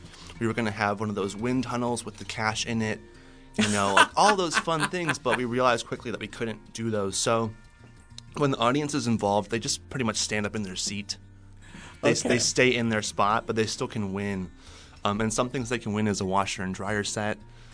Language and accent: English; Medina, Ohio, United States; now in Pittsburgh, United States; Oh, I grew up in the middle of Ohio, small country town. I started coming to Pittsburgh around 2007.